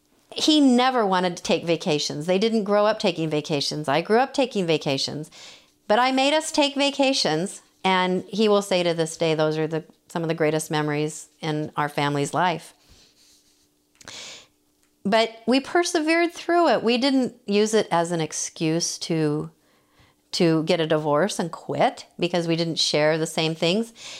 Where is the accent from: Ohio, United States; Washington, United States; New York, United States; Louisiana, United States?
Washington, United States; Spokane; also born or lived in Seattle; I was born in Spokane, but I lived in big cities like Seattle and Spokane, and I moved 6 times growing up.